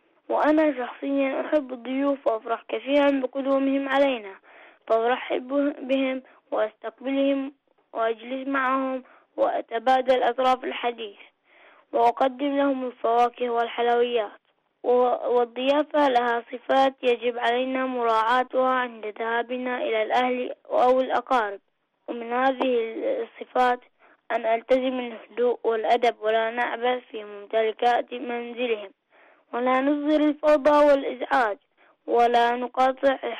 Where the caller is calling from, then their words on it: Bahrain; من البحرين.